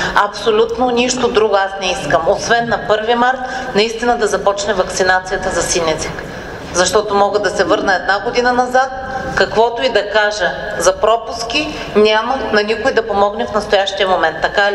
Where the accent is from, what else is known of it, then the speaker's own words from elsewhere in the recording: Sliven, Sliven Province, Bulgaria; born there; аз не съм виновна, че съм се родила в Сливен, да ви кажа.